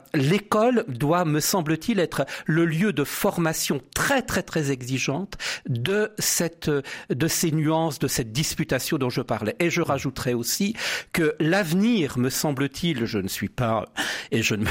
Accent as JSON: {"language": "French", "region": "Auvergne-Rhône-Alpes", "country": "France", "said": "moi je suis savoyard d'origine"}